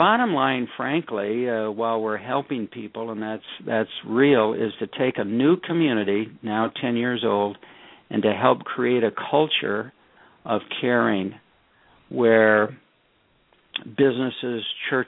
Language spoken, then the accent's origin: English; Michigan, United States; Gee, it goes way back to the little town that I was raised in Michigan